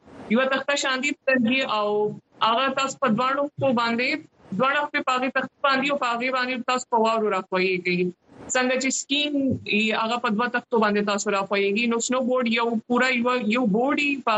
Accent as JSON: {"language": "Pashto", "country": "Pakistan", "said": "مطلب زه اولنۍ پاکستانی يم"}